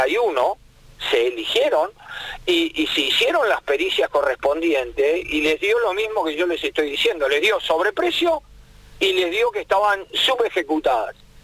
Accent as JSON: {"language": "Spanish", "country": "Argentina", "said": "a mí me daría mucha vergüenza, ¿no? Como argentino, porque habla un poquito de lo que somos."}